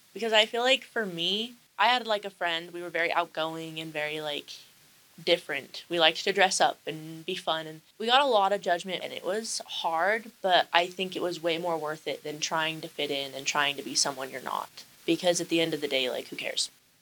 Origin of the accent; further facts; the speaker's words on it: Montana, United States; I moved a lot as a kid. I'm from Montana. And then I came down, went to Santa Quinn.